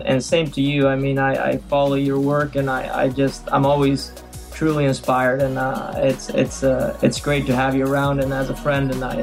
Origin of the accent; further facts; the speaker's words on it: Spain; I grew up in Spain as a gymnast, of course